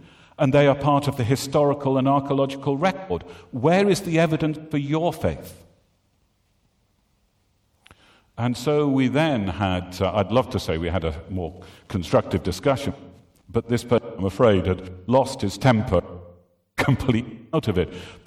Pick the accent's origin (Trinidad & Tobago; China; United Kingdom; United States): United Kingdom; North East England; I'm a Geordie bred and live in Northumberland